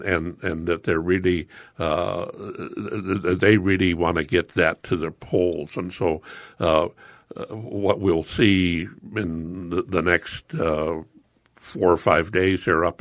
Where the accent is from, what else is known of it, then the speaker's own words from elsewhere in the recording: Chicago, Illinois, United States; You know, I'm from Chicago. You know, you vote early and often there.